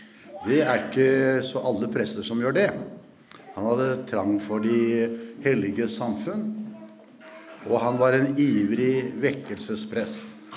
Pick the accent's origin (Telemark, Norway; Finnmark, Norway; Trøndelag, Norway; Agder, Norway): Telemark, Norway; Porsgrunn; Og bedehuset var vel forholdsvis stort, synes jeg, hjemme I Porsgrunn, det revet nå.